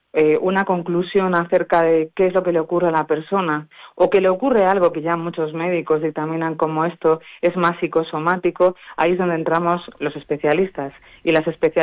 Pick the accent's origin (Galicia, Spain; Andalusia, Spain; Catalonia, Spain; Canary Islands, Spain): Galicia, Spain; Ferrol; yo pues vengo de Ferrol, La Coruña, entonces pues es un largo trayecto recorriendo la península